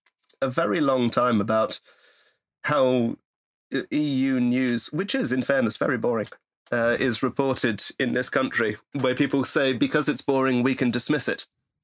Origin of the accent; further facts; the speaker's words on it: Belgium; although I sound like this, I grew up in Belgium and my parents worked for the European Union, which is why I lived in Belgium.